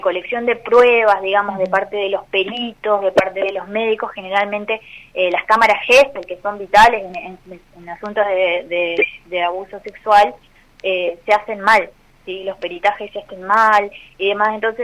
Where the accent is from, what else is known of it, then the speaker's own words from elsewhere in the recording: Posadas, Misiones, Argentina; somos de Posadas la mayoría.